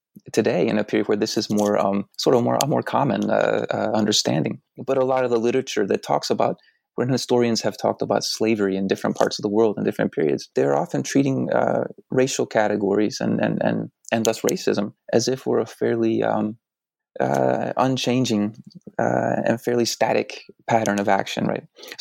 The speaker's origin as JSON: {"language": "English", "region": "Deep South", "country": "United States", "said": "I'm from the Deep South, right?"}